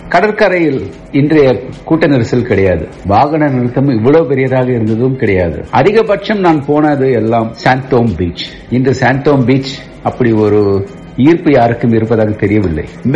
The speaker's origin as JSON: {"language": "Tamil", "town": "Chennai", "region": "Tamil Nadu", "country": "India", "tie": "born or raised there", "said": "நான் 1963 பான், சென்னையிலே பிறந்து வளர்ந்தவன், ஸ்கூல், காலேஜ், வேலை, திருமணமாகி செட்டில் ஆனது எல்லாமே இதே சென்னை தான்."}